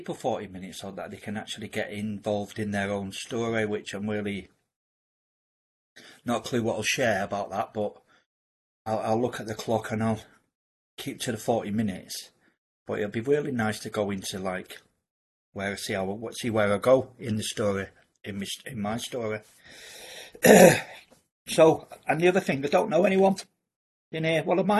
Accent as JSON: {"language": "English", "town": "Manchester", "region": "North West England", "country": "United Kingdom", "said": "So I'd move away. I moved down south. I'm from Manchester. And I moved down south"}